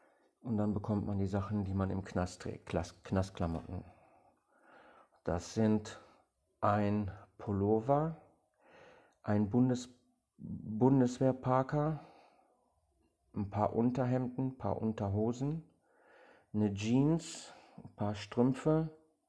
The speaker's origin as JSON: {"language": "German", "country": "Germany", "said": "komme in eine Vier-Mann-Zelle rein, wo drei Kurden drin sitzen, ne? Und ich alleine, so als Deutscher, ne?"}